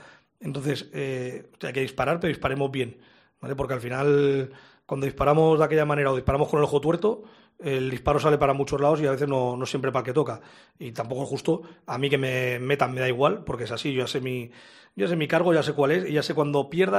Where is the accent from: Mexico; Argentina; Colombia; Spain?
Spain; desde que soy entrenador español